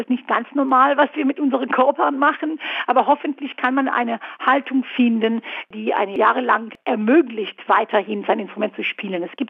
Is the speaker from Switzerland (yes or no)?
no; Israel; now in Hannover, Germany; Also ich habe weniger Jahre in Israel gelebt, als ich in Deutschland gelebt habe. Das ist ein bisschen komisch, weil natürlich Israel ist meine Heimat